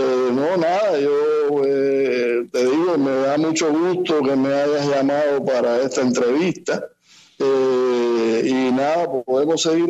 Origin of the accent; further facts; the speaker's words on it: Cuba; moved away; Yo aprendí música después que me fui de Cuba.